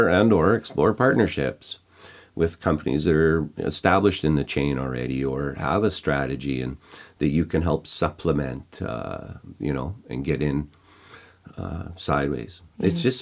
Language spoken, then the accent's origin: English; Canada; understanding more as a Canadian what happened.